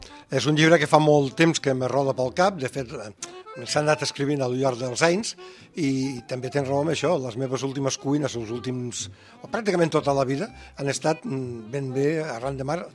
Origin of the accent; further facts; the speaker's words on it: Sant Feliu de Guíxols, Catalonia, Spain; De l'Empordà, del Baix Empordà. Soc fill de Sant Feliu de Guíxols